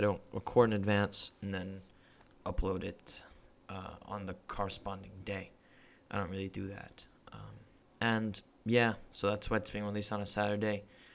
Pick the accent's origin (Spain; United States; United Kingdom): Spain; now in Shanghai, China; If you guys know, I am Spanish by origin. From origin, I am from Spain. Did move to Shanghai about 10 years ago out of work reasons, essentially.